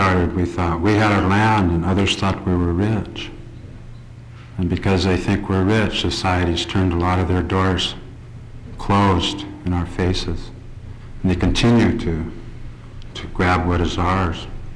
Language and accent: English; Haines, Alaska, United States; I remember growing up in Haines as a young boy.